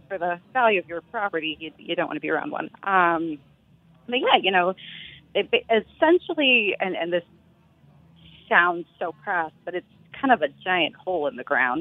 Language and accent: English; Austin, Texas, United States; When I was younger, you know, I grew up in Texas in Austin